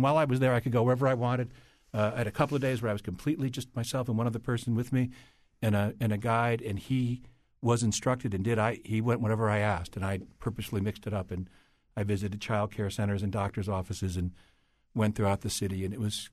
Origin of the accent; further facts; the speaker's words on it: Hartford, Connecticut, United States; I grew up in Northern Hartford. I know what it feels like to be in a city where people feel safe and where they don't.